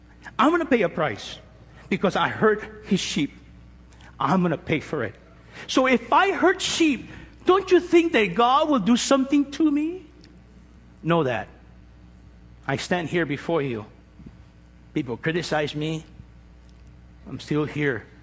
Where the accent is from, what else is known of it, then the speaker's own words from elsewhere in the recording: Los Angeles, California, United States; I said, de los Estados Unidos, United States. Ah, el este de Los Ángeles, huh? He said, ah, East LA, huh? Oh, yeah